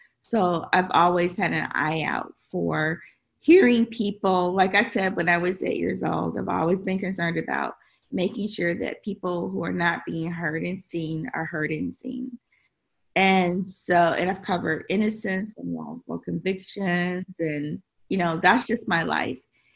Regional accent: Tennessee, United States; also born or lived in Chicago / Detroit; You know, I was born in Chicago, and I started school in Detroit after the riots, or I should say the uprisings. And then I went to school, junior high and high school, in Tennessee.

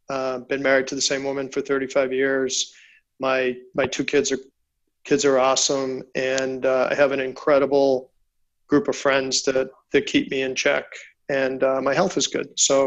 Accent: Worcester, Massachusetts, United States; now in Nashville, United States; 3 years. So I'm a Boston. Well, I grew up in Worcester, Massachusetts, which is a whole different story.

